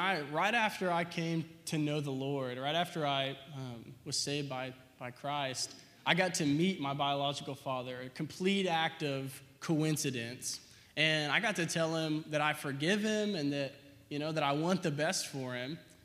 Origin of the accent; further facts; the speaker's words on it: Bryant, Arkansas, United States; I was born in Little Rock in 1994, so I'm pretty young.